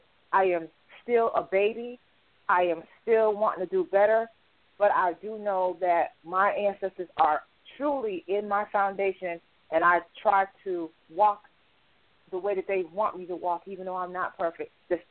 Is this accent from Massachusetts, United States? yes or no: yes; Boston, Massachusetts, United States; And then I'm from Boston, because after people passed on, the family dispersed to try to raise all the children that were left from their parents passing on.